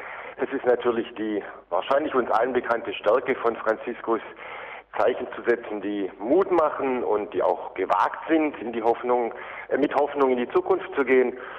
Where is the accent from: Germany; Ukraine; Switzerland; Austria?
Germany; now in Rome, Italy; Naja, der Sommer in Rom ist eigentlich zu heiß. Da ist man auch froh als Deutscher, wenn man auch mal ein bisschen Urlaub hat im Sommer.